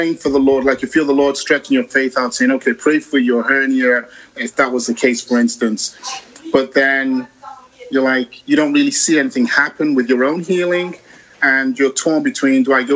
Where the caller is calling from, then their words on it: Queens, New York, United States; I'm calling from New York.